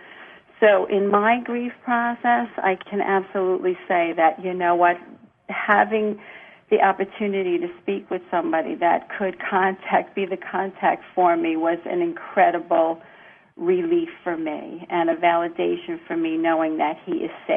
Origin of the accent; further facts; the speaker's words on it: New York, United States; from New York.